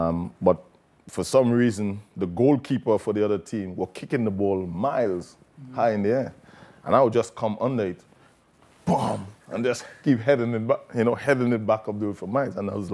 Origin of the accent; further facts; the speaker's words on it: Trinidad & Tobago; growing up in Trinidad and Tobago as a young boy, playing football, you know, was one of the main things I did.